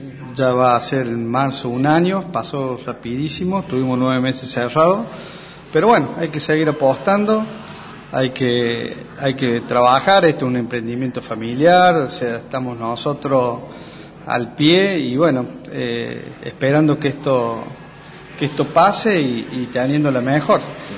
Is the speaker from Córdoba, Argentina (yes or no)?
yes; Berrotarán, Córdoba, Argentina; nosotros somos de la zona, mi señora es de Embalse, yo soy de Berrotarán. Yo soy arquitecto